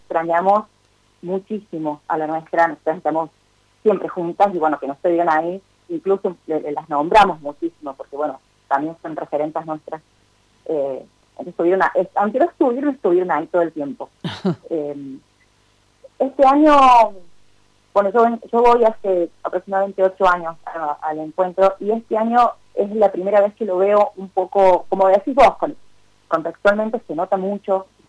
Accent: Córdoba, Argentina; no soy de Córdoba Capital, soy de una ciudad chiquita

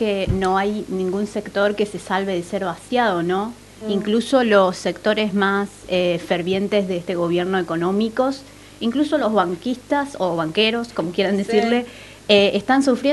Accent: Lanús, Buenos Aires Province, Argentina; hay una militancia bastante grande acá en Avellaneda y en Lanús, de donde soy yo

